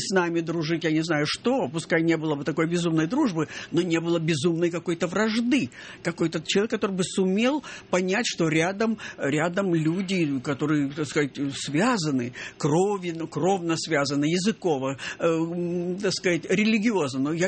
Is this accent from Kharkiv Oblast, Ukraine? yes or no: yes; Kharkiv, Kharkiv Oblast, Ukraine; Ну как это так? Я же из Харькова.